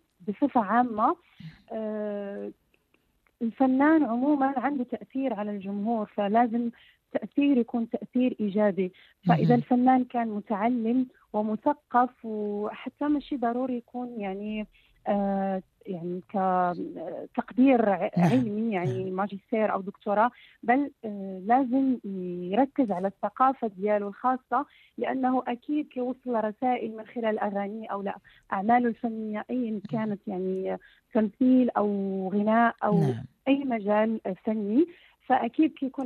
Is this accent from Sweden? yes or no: no; Dakhla, Dakhla-Oued Ed-Dahab, Morocco; وسجلته وصورته في مدينة الداخلة اللي هي مدينتي اللي كبرت فيها واللي كنت افتخر بها, جوهرة الصحراء.